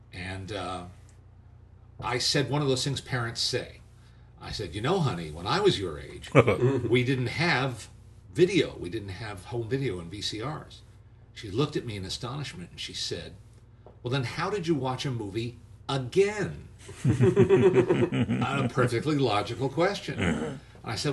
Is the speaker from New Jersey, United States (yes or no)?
yes; New Jersey, United States; also born or lived in Manhattan, New York; and I grew up in the suburbs in New Jersey, born in Manhattan, so that gives me the right to call myself a native New Yorker